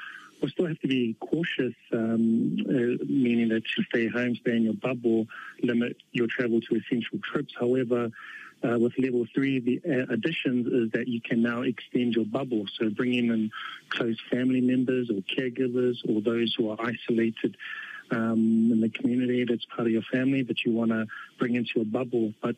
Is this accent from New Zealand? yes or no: yes; Mangere, Auckland, New Zealand; So I grew up in Mangere, and as a teenager, I went through, I was diagnosed with left knee bone cancer.